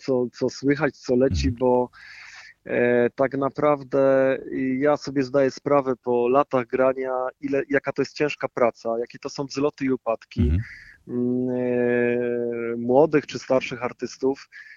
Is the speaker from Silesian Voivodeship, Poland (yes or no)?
yes; Silesian Voivodeship, Poland; Ja jeszcze bardzo dziękuję jako rodowity Ślązak. Ja jako rodowity Ślązok